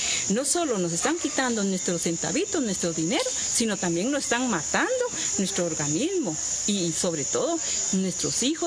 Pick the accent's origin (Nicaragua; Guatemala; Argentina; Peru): Guatemala; Santa Cruz Muluá, Retalhuleu; Yo soy originaria de un municipio de Santa Cruz Muluá, del departamento de Retableu, de Guatemala